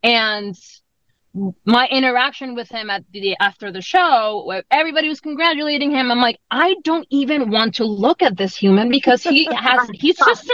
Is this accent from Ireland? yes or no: no; Puerto Rico; I am from Puerto Rico. I was born and raised there.